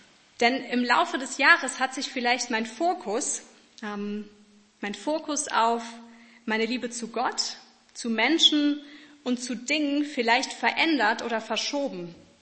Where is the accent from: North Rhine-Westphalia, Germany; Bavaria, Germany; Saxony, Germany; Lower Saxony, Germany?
North Rhine-Westphalia, Germany; Ich bin im Siegerland aufgewachsen, habe mich mit 12 Jahren bekehrt, durfte schon so die ganze Sonntagsschulkarriere durchmachen, habe mich mit 14 Jahren dann taufen lassen.